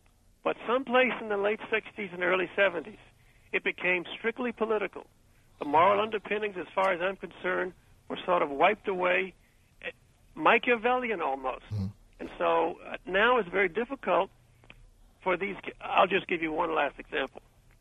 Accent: the South, United States; But basically, being a Southerner, and I suspect that that has a lot to do with it, I thought the principles that I grew up in the black church

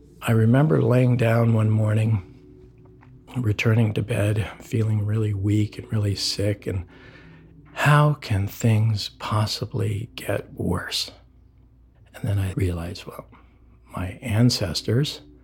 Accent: United States; And then given the fact that I'm American, I have like 12 different ethnic backgrounds from places all over in the world

